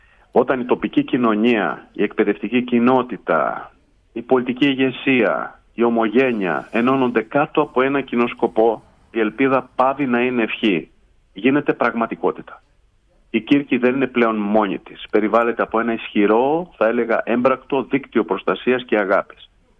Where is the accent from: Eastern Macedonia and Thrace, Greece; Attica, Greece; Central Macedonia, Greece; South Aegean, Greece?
Eastern Macedonia and Thrace, Greece; Alexandroupoli; και εγώ επειδή κατάγομαι από την Αλεξανδρούπολη, αμέσως αντιδράσαμε